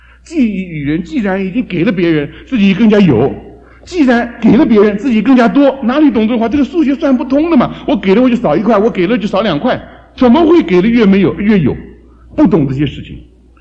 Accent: China; 我们都是中国人

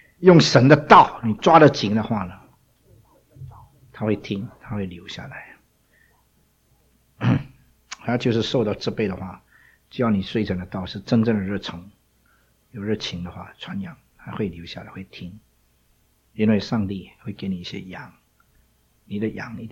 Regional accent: China; 我们中国人特别 圣谕，圣谕就是皇帝的谕旨

